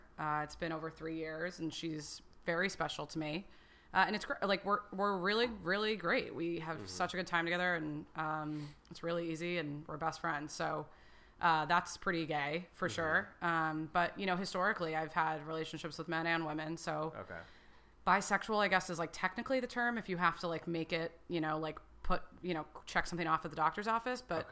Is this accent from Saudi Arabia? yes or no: no; Connecticut, United States; now in New York City, United States; I live in New York City on the Upper East Side of Manhattan, and I work in sales. I grew up in Connecticut and not far from here.